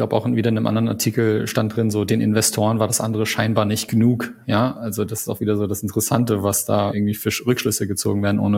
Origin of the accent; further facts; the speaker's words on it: Canada; Also ich bin ja Kanadier, ne?